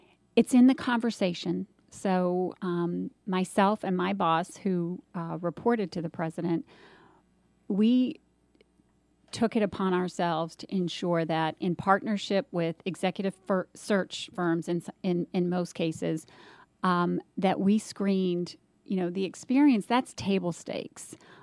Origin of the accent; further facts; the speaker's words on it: California, United States; now in Atlanta, United States; I've been in Atlanta for, I'm actually a California native, but my friends would say I'm from the South now. So been here over 26 years